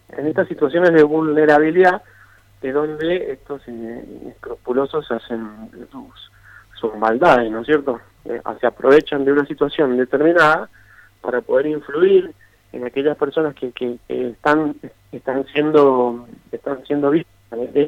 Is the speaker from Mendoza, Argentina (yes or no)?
yes; Lavalle, Mendoza, Argentina; yo soy de La Valle también, por eso también me parece sumamente importante, porque vivo lo que va pasando día a día